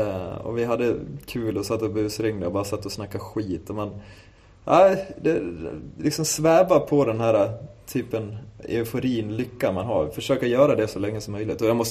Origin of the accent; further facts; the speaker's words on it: Falun, Dalarna County, Sweden; Då måste jag berätta hur vi gör det hemma i Falun.